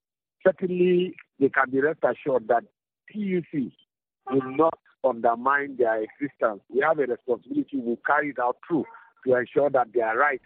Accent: Nigeria; Don't forget, I'm also a Nigerian and I go to the same market that every other Nigerian goes to.

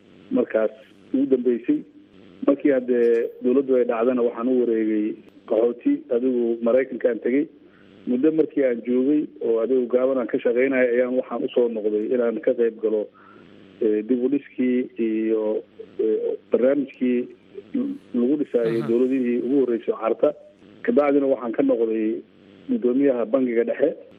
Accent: Mogadishu, Banaadir, Somalia; born there; waxaan dhashay 1948 waxaan ku dhashay magaalada Muqdisho

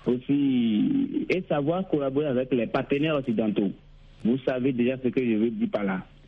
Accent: Benin; moi je suis un Béninois, nous qui sommes à côté du Burkina Faso

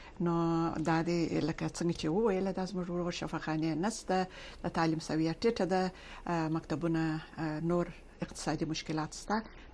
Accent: Kandahar, Afghanistan; زه خپل د کندهار څخه یم د کندهار د ولایت څخه یم

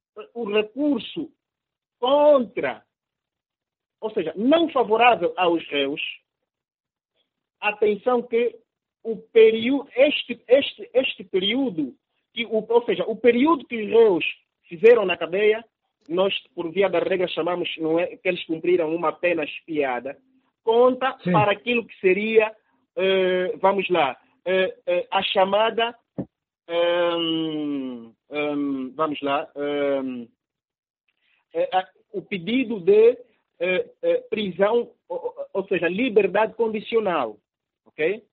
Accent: Angola

